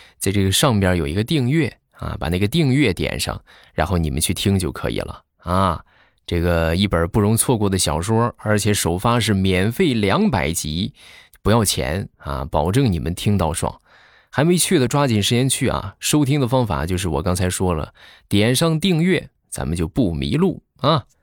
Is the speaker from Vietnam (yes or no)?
no; Jinan, Shandong, China; 我和你是老乡，我也是山东的，但是我是济南的